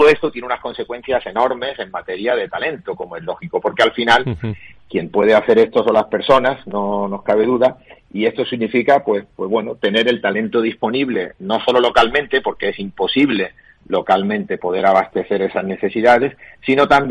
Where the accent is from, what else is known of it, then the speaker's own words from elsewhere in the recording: Málaga, Andalusia, Spain; No, yo no quiero decir esto como malagueño, hacer demasiado patria.